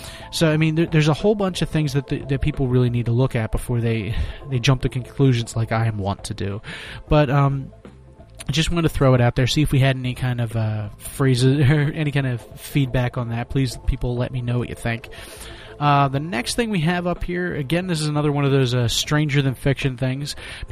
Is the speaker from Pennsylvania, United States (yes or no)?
yes; Philadelphia, Pennsylvania, United States; in case you didn't know, I'm from Philadelphia